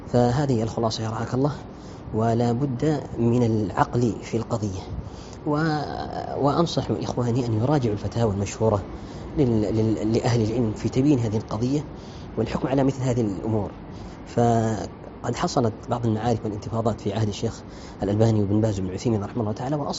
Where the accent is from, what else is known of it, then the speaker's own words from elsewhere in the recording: Malaysia; Arabic is a second language; عندنا في ماليزيا في بلادي هنا